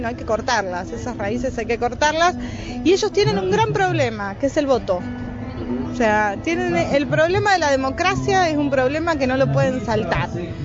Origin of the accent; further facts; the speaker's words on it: Argentina; Nosotros, como argentinos, tuvimos una oportunidad de terminar con ella